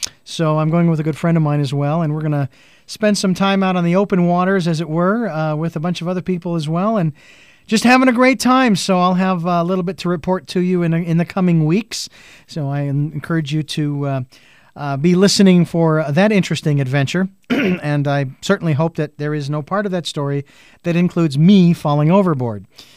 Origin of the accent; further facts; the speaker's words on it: Phoenix, Arizona, United States; but then again, I'm from Phoenix, where we had hundreds, and so I'll take 60s and 50s any day of the week.